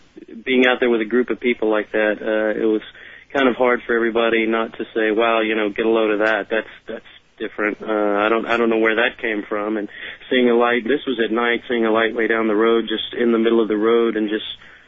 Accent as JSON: {"language": "English", "town": "Beaumont", "region": "Texas", "country": "United States", "tie": "born or raised there", "said": "I am actually from the Beaumont area. I grew up there and graduated high school there in the early 90s."}